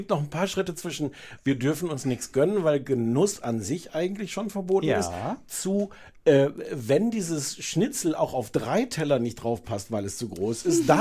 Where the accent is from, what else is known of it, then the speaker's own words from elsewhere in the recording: East Germany, Germany; ich komme aus dem Osten.